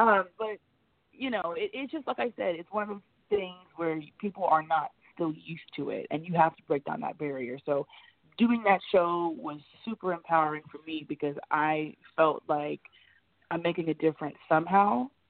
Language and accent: English; Ohio, United States; because I'm from Ohio, so you know LeBron's from Ohio.